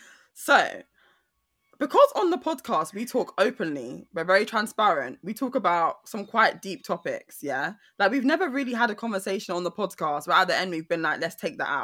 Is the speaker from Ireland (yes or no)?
no; Jamaica; I'm Jamaican. Don't you know we have nicknames?